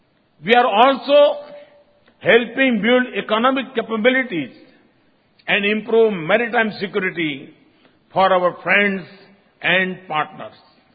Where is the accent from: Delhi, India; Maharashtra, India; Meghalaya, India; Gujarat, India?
Gujarat, India; English is a second language; Lothal, in my home state Gujarat, was among the world's oldest ports.